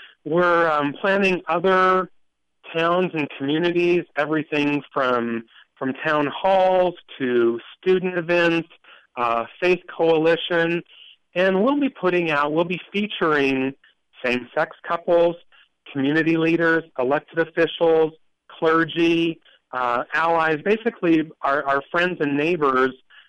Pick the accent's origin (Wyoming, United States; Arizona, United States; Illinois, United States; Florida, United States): Wyoming, United States; Wheatland; now in Cheyenne, United States; Wyoming is our home. I was born and raised in Wheatland. I've been here in Cheyenne for about 6 years. Wyoming is home